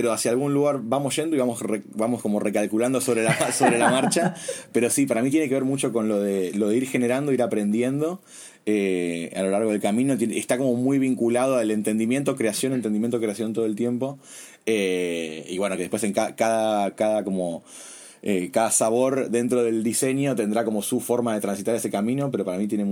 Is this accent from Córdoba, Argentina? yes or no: no; Buenos Aires, Argentina; yo soy de acá de Buenos Aires, de Argentina. Me formé acá en la Universidad de Buenos Aires como diseñador industrial